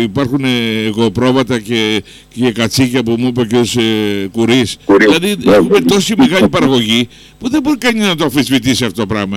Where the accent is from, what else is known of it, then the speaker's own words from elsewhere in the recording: Ionian Islands, Greece; Φυσικά του λέω: είμαι Κεφαλονίτης και γι' αυτό σου κάνω την παρατήρηση.